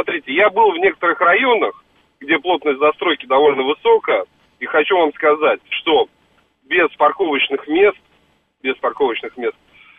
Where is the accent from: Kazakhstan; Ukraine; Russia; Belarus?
Russia; Moscow; я из Москвы, родился в Москве, вырос.